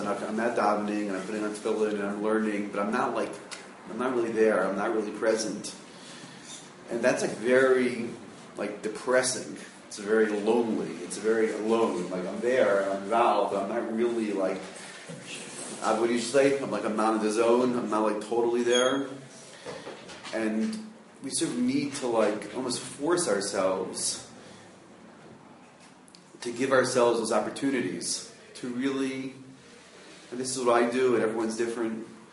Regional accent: Baltimore, Maryland, United States; I grew up in Baltimore, so my friends from Near Israel would tell me this.

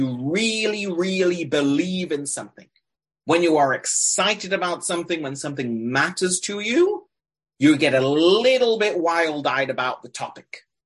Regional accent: Manchester, North West England, United Kingdom; now in abroad; my identity as a Mancunian, as someone from England living in a foreign country, right?

